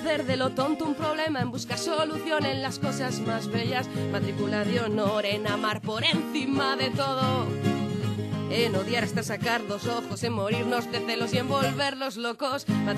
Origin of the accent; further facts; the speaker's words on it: Calahorra, La Rioja, Spain; han venido desde Calahorra, desde mi tierra de La Rioja